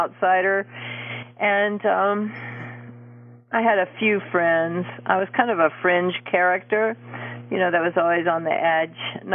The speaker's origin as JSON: {"language": "English", "town": "Fort Worth", "region": "Texas", "country": "United States", "tie": "born or raised there", "said": "I grew up in Fort Worth, Texas. I'm the oldest of five. I have four brothers. And that's where I grew up."}